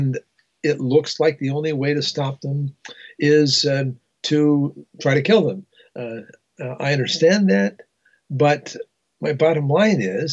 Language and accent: English; Canada; I grew up in Canada.